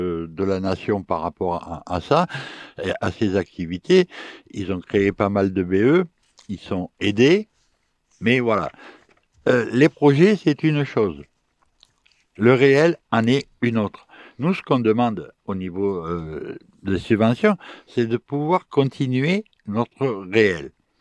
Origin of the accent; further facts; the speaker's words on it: Corsica, France; Je ferai mon devoir d'électeur en tant que Corse